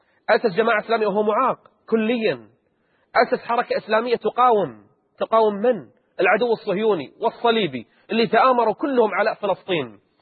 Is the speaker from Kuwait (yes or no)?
yes; Kuwait; حتى عندنا بالكويت ما يعطى كل المعاش